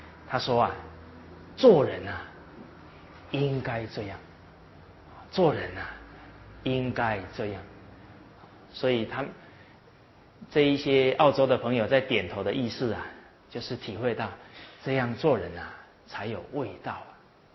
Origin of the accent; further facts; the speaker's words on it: China; 那我们身为中国人啊，确实有很重要的使命